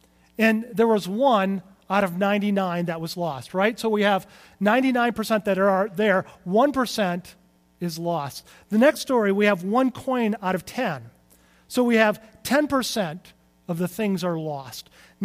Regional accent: California, United States; And by the way, I realize I'm from California, but clump of grass is not code word for anything, okay?

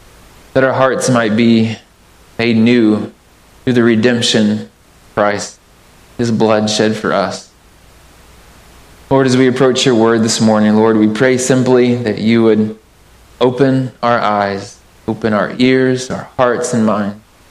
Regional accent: Kentucky, United States; When I was a boy, like almost all boys growing up in Kentucky, I loved my Kentucky Wildcats.

